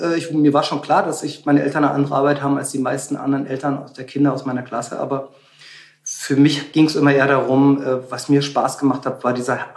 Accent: Berlin, Germany; Wir kommen aus der DDR, wir sind in Ostberlin hier gewohnt, ich bin ja auch groß geworden.

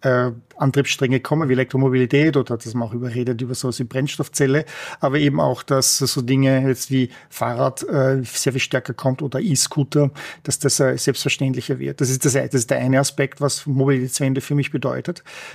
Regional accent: Vienna, Austria; moved away as an adult; now in San Francisco Bay Area, United States; Ich bin ursprünglich aus Wien, wohne aber schon seit 22 Jahren jetzt in der San Francisco Bay Area, dem sogenannten Silicon Valley.

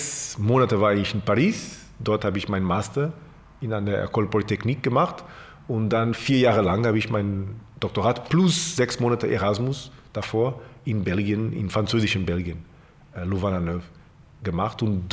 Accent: Portugal; German is a second language; Also Portugal bleibt meine Heimat. Ich bin viel näher an Portugal als andere Länder, klar.

